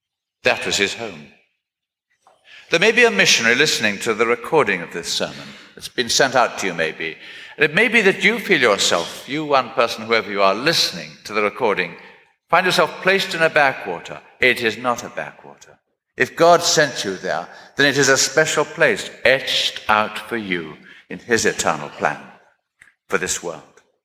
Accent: Kabari, Kenya; born there; I was born in East Africa, and at a time when our family was living in a place called Kabari.

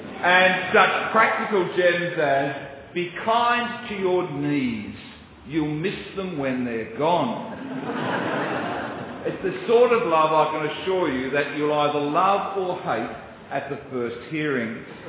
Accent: Australia; As an Australian, I know all about the importance of what we in Australia call slip, slop, slap.

